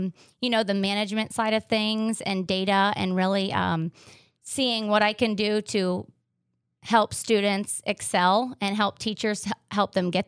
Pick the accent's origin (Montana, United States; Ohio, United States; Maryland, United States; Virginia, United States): Ohio, United States; Minster; Yeah, so I grew up in Minster.